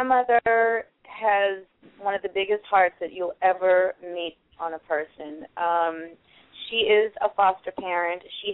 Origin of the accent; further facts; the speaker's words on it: Pasadena, California, United States; Yes, I am a true California girl. My family still lives in the house that I was born and raised in Pasadena.